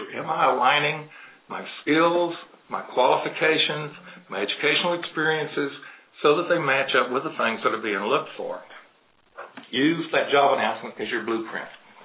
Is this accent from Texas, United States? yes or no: yes; Texas, United States; Now, I'm from Texas. Some of you are, some of you aren't.